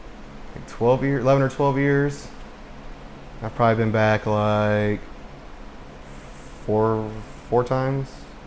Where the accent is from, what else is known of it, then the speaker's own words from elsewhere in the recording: Peru, Indiana, United States; Yeah. Well, I'm from Peru, Indiana.